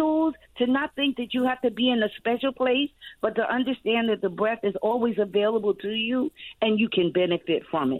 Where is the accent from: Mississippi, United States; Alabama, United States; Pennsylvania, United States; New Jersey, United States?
Pennsylvania, United States; Philadelphia; I'm from Philly. I'm in West Philly, or whatever they call it now with the gentrification.